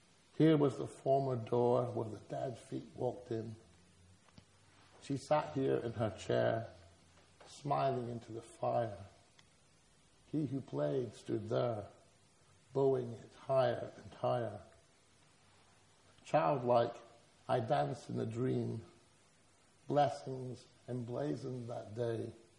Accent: Scotland, United Kingdom; well, I'm a Scottish pacifist.

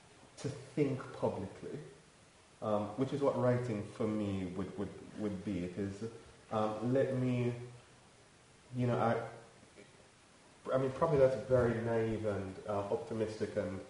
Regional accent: Jamaica; That in being a Jamaican writer, I am necessarily lesser than a world writer

